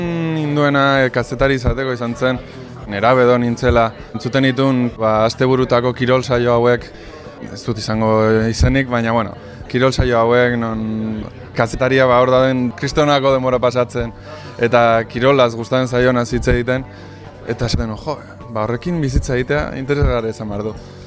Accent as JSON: {"language": "Basque", "town": "Irun", "region": "Basque Country", "country": "Spain", "said": "irundarra naiz"}